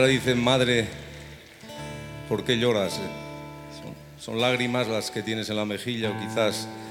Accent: Basque Country, Spain; Vengo del País Vasco.

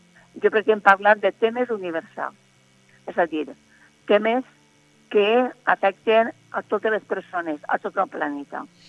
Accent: Valencian Community, Spain; una dona com jo, que em sent de la Marina, que sóc part de la Marina, que veig el món des de la Marina

